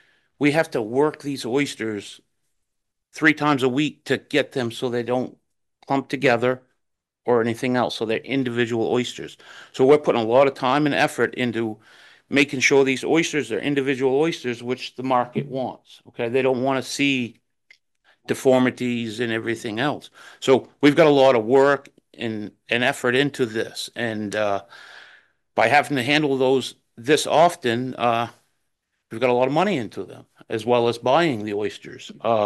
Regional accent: Hancock, Maine, United States; I'm from Hancock, Maine, but I have an oyster farm in the Blue Hill Salt Pond.

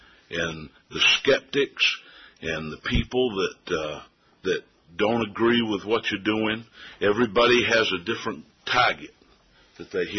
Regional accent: Jonesport, Maine, United States; I'm from Jonesport.

